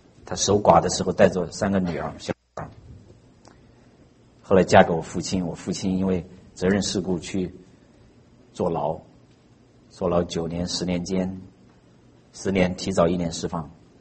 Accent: Hunan, China; 我在湖南农村小时候长大的时候，乞讨的人是成批的

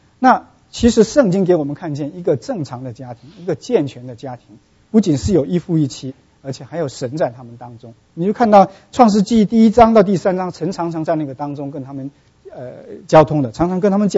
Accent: southern China, China; now in United States; 因为我们是南方人，那个地方很潮湿，从来不用蒸汽的，这个湿气机的。其实我长大也从来没听说过有湿气机这么一回事啊。

